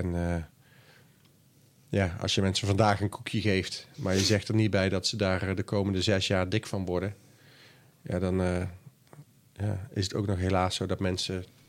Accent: Boxmeer, North Brabant, Netherlands; born there; Dus hij was jarenlang wethouder in het dorp waar ik geboren ben.

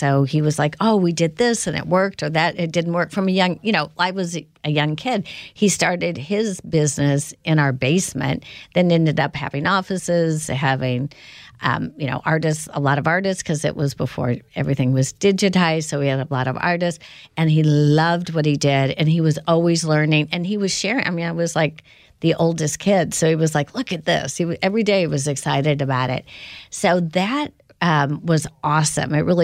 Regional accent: Indiana, United States; And then growing up in Indiana— it's not unusual for, we all had, dirt bikes

